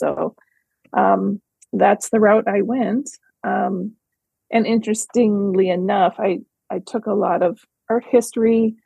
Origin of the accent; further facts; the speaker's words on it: Minnesota, United States; Yep, I'm born and raised in West Central Minnesota. So right now I'm in central Minnesota, pretty much right in the middle of the state.